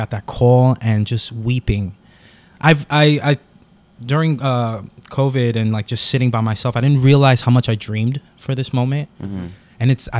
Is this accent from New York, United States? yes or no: yes; New York, United States; I grew up in the Bronx, New York, in the projects.